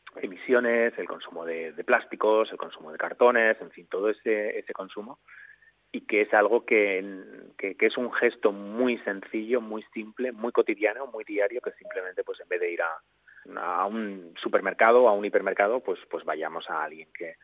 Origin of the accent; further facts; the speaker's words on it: Zaragoza, Aragon, Spain; Yo soy de Zaragoza y en Zaragoza pues la situación de los mercados es exactamente la misma que en Valencia